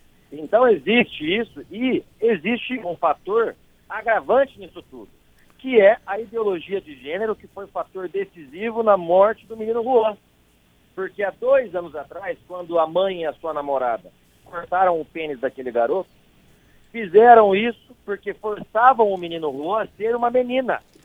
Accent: Londrina, Paraná, Brazil; uma cidade perto da minha cidade natal, que é Londrina, no Paraná

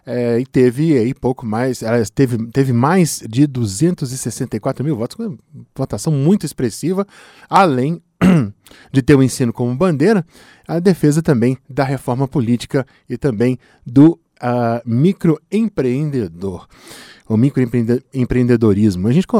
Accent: Minas Gerais, Brazil; eu sou mineiro, também fico muito feliz com gente bacana de Minas chegando aqui

